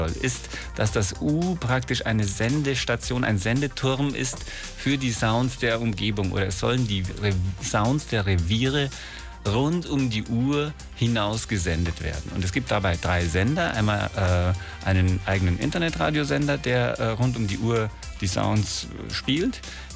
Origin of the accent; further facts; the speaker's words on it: Bavaria, Germany; Eigentlich bin ich Bayer, würde ich sagen, aber ich pendel zwischen Bayern und Hamburg hin und her.